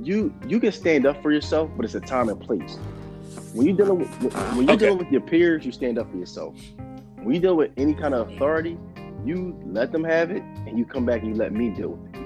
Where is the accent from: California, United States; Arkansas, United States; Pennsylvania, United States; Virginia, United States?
Pennsylvania, United States; Philadelphia; Like, you know, I'm from Philly.